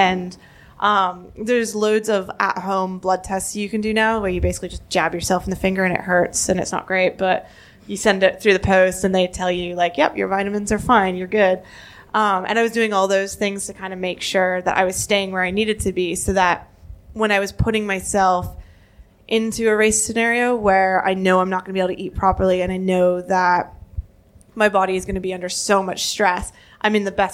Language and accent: English; Canada; I'm Canadian, not American, just clarify that now.